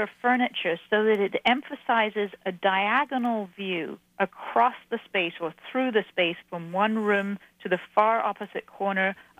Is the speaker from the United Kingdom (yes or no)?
yes; England, United Kingdom; I grew up in England, and a lot of what I write about was learned from a more European scale of spatial use.